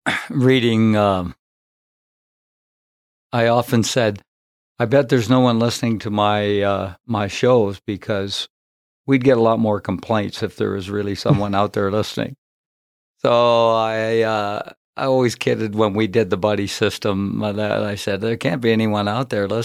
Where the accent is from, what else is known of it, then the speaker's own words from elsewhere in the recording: North Dakota, United States; born there; She was born in California. I was born in North Dakota, but we always had that buddy relationship